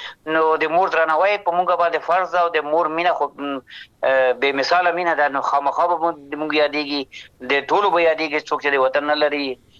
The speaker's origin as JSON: {"language": "Pashto", "country": "Afghanistan", "tie": "born or raised there"}